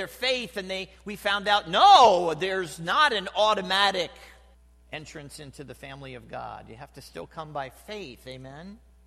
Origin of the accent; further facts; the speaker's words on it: New Jersey, United States; now in Ohio, United States; Now, I'm from New Jersey. Anybody know where New Jersey is?